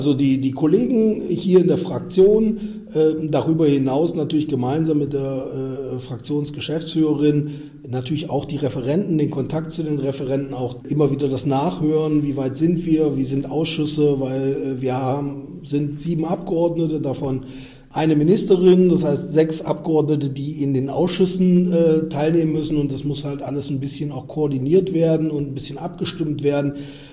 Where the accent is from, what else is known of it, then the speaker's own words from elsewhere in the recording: Leipzig, Saxony, Germany; born there; Nein, ich bin in Leipzig geboren. Meine Eltern haben damals in Delitzsch gewohnt. Also das heißt, ich bin wirklich nur in Leipzig geboren.